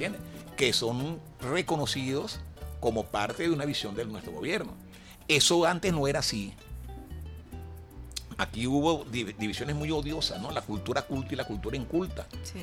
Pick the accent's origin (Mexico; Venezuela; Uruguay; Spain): Venezuela; Panaquire, Miranda; Yo soy un barloventeño por los cuatro costados, ¿no? Nací en Panaquire. Pero entonces, bueno, estuve en el censo y en Tacarigua, estuve en Brión, municipio de Brión y en Curiepe